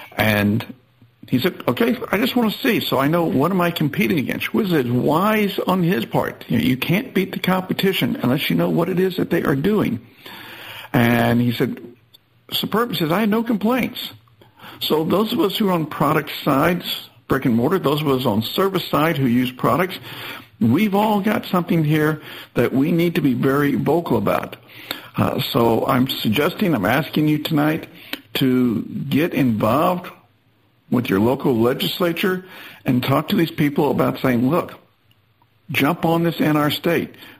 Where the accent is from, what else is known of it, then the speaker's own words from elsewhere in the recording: Arkansas, United States; now in Florida, United States; So I know in my home state of Arkansas, that's a 10% price difference right there. And where I live here in Florida, that's a 7%